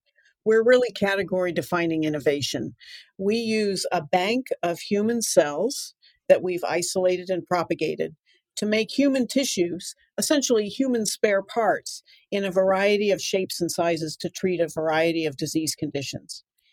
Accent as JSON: {"language": "English", "town": "Evanston", "region": "Illinois", "country": "United States", "tie": "born there", "said": "I was born in Evanston, Illinois."}